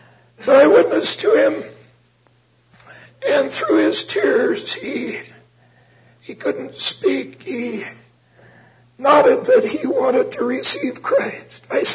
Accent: Salem, Oregon, United States; I was born in Salem. At that time, a town of about 20,000.

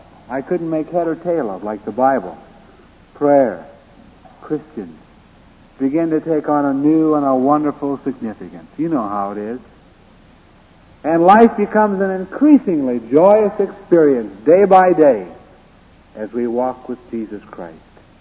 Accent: Le Mars, Iowa, United States; As a boy, I was raised over here near Sioux City in Lamar.

